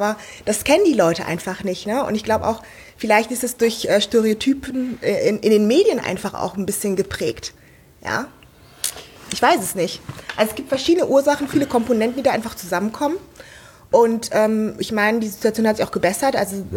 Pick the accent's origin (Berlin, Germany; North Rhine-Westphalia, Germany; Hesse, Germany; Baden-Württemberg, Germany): North Rhine-Westphalia, Germany; Ich bin auch noch in der Voreifel aufgewachsen